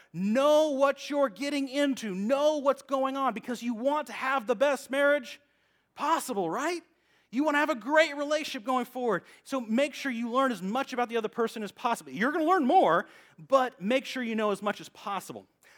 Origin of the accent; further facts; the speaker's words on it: the South, United States; That's part of my internal expectations of myself and growing up in the South, right?